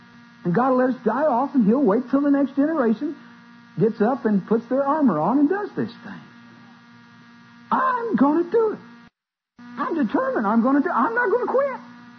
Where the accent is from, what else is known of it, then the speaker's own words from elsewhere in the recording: Illinois, United States; When I went back up to Illinois to my home state for the first time, I was leaving my hometown going on up to preach at Hegwich.